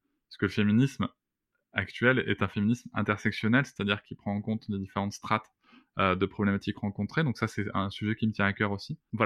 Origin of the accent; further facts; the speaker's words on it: South-West France, France; Ah oui, je suis du Sud-Ouest, donc Gavé, ça marche.